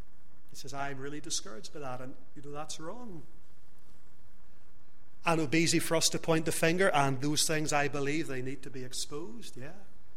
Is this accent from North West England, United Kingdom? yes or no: no; Lisburn, Northern Ireland, United Kingdom; as a young man, 19 or 20 years of age, I was standing in my hometown of Lisburn, giving out gospel tracts for late night shoppers on a Thursday evening.